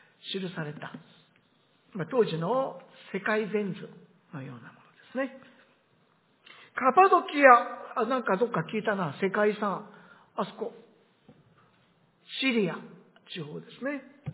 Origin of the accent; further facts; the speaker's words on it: Akita, Japan; accent: Akita dialect (Zuzu-ben); 普通の日本語ではなく、私の住んでいた出身の秋田のね、ズーズー弁。